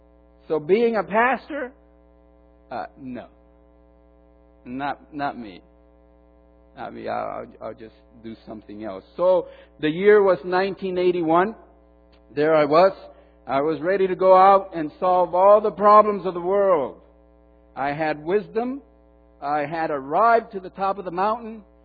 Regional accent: Huntington Park, California, United States; as I grew up in Huntington Park, Seventh-day Adventist Church there in Huntington Park, California, I saw what the pastors went through.

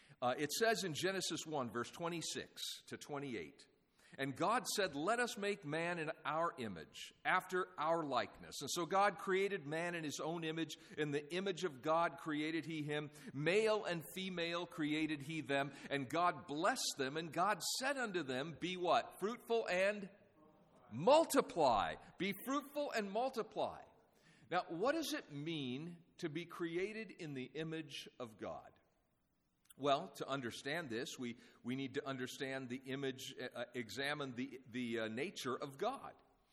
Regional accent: Washington, United States; moved away as an adult; I had somehow ended up in Canada, in Alberta, at the college there, even though I was from Northwest Washington State, but I ended up in Canada

